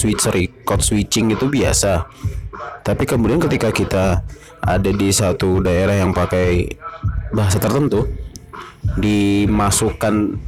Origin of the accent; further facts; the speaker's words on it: Java, Indonesia; saya orang Jawa, saya lahir di Jawa, besar juga